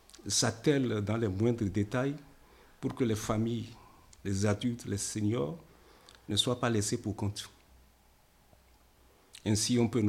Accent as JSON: {"language": "French", "country": "Benin", "said": "Je suis originaire du Bénin, ex-Dahomey, situé dans la corne de l'Afrique de l'Ouest. Je suis à l'île Sud. Depuis 18 mars 2014."}